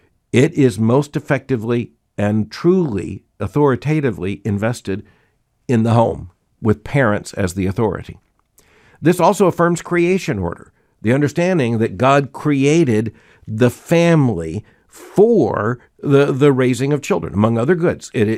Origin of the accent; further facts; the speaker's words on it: Florida, United States; I've been fascinated with sharks ever since I was a little boy, and growing up in Florida, by the way